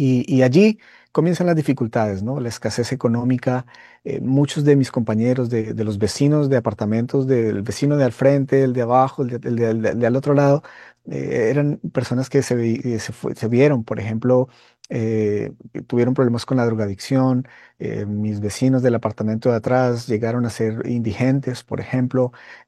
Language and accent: Spanish; Bogotá, Colombia; soy un joven colombiano de tu país, de Bogotá, tú eres de Cali, estamos un poco cerca, pero nací en un lugar cristiano donde mis padres asistían a la iglesia cristiana